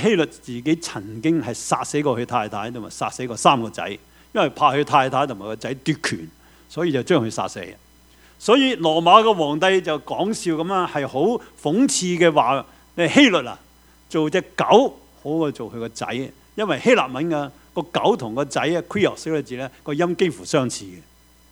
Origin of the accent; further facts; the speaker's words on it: China; 正如好像我們中國人八月十五點的中秋節呢